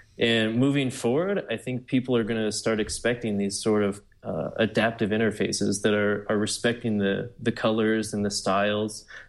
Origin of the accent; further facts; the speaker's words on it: New York, United States; Yeah, so as a New Yorker, I'm listening to podcasts every single day on the subway.